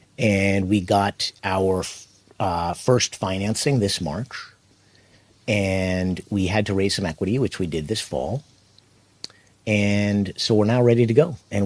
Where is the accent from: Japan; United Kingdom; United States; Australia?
Japan; moved away as an adult; also born or lived in Singapore; My background is I grew up in Japan. I came back after college. I worked in finance. And I was overseas. I was living in Singapore during COVID.